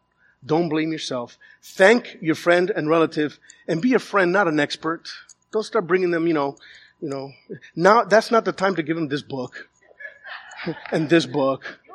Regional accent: Miami, Florida, United States; growing up in Pequeña Havana, in Little Havana, come on. I couldn't come out to my parents and say something.

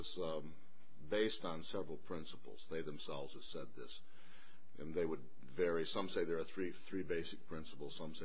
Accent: Grand Rapids, Michigan, United States; I was originally from Grand Rapids and was sent to Montville by the church.

